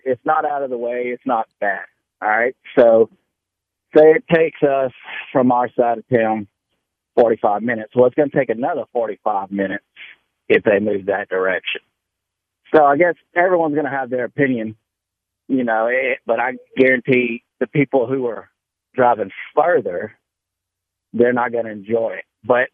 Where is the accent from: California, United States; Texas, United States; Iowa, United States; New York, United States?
Texas, United States; Houston; We're from Mount Bellevue, so we're all far on the east side of Houston.